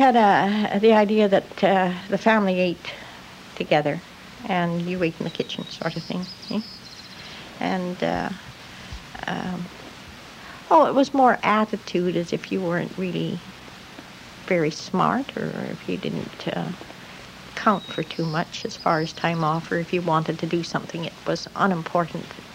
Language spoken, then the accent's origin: English; Dunkirk, Saskatchewan, Canada; born there; I was born in the Prairie, Dunkirk, Saskatchewan, just 30 miles south of Moose Jaw.